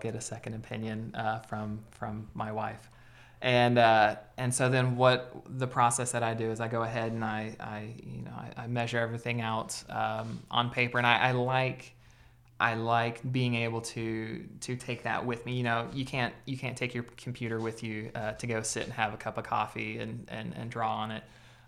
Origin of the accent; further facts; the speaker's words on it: Arkansas, United States; I was thinking, because, you know, I'm from Arkansas, you know, I've been raised here, so I wanted to name my comic strip The Natural State.